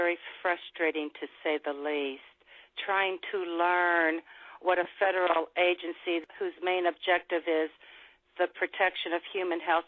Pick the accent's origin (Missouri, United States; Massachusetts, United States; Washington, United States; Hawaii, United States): Missouri, United States; St. Louis; I'm from the St. Louis region. I was born and raised here.